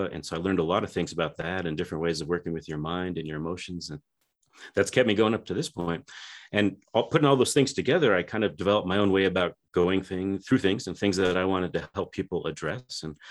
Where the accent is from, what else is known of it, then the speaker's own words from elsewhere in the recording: Colorado, United States; also born or lived in Germany; So I grew up in Colorado, which is just one state down. I spent some time in Germany.